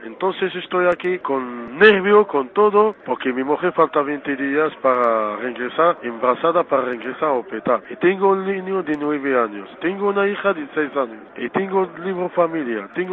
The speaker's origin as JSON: {"language": "Spanish", "country": "Morocco", "second_language": "Spanish", "said": "Soy un chico marroquí, tengo 35 años."}